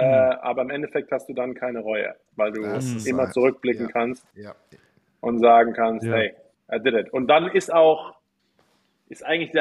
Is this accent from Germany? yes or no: yes; Viernheim, Hesse, Germany; also born or lived in Mannheim; Mannheim geboren und in Viernheim aufgewachsen. Also Mannheim ist Baden-Württemberg. Viernheim ist so ein Hessen-Zipfel noch ganz unten.